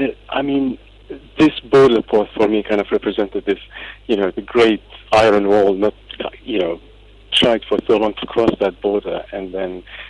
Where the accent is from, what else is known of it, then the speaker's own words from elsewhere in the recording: Iraq; I mean, I come from Iraq.